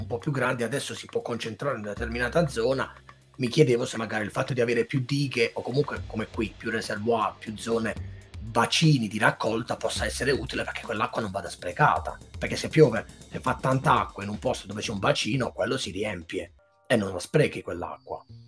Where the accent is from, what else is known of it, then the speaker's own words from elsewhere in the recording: Apulia, Italy; invece dalle mie parti giù piove di più, voglio dire, in Puglia